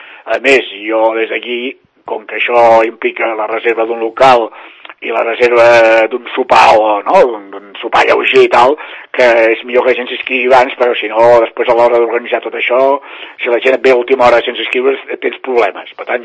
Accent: Sant Cugat del Vallès, Catalonia, Spain; com a catalans i com a Sant Cugatencs

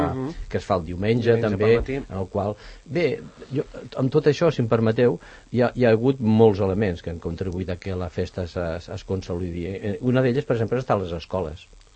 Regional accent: Pons, Catalonia, Spain; Jo vinc d'un poble que, bueno, vaig néixer a Pons

